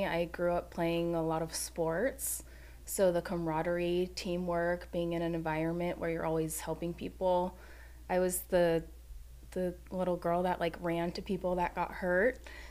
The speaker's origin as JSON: {"language": "English", "town": "Los Angeles", "region": "California", "country": "United States", "tie": "born or raised there", "lives_now": "San Diego, United States", "said": "So I grew up in the Los Angeles area, whole childhood there. And then when college came about, I applied to San Diego State"}